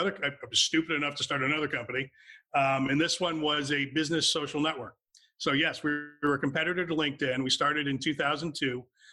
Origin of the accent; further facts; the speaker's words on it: New Hampshire, United States; I grew up in New Hampshire, so kind of in the woods.